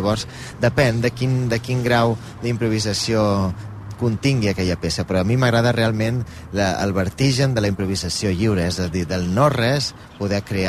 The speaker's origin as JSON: {"language": "Catalan", "region": "Balearic Islands", "country": "Spain", "said": "Jo, que soc de Menorca"}